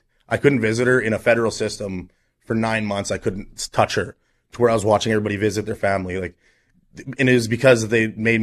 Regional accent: Saskatoon, Saskatchewan, Canada; also born or lived in British Columbia; I was born in British Columbia, but all my life in Saskatoon.

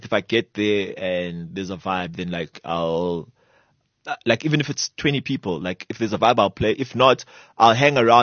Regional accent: Benoni, Gauteng, South Africa; I grew up in Benoni, right? I went to St. Dunstan's College. I was one of few black kids in St. Dunstan's College

